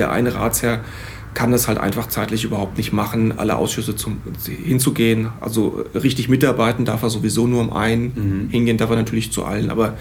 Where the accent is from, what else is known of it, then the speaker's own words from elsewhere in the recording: Hesse, Germany; now in Aachen, Germany; Ich komme ursprünglich aus Hessen, wohne jetzt seit fast 20 Jahren in Aachen und habe Physik und Umweltwissenschaften studiert.